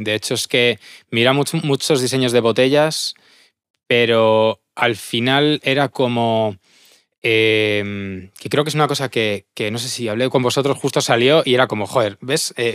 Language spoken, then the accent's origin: Spanish; Segovia, Castile and León, Spain; now in Madrid, Spain; como yo soy de Segovia, siempre he tenido ese punto de me gusta Madrid, pero no me quiero morir aquí.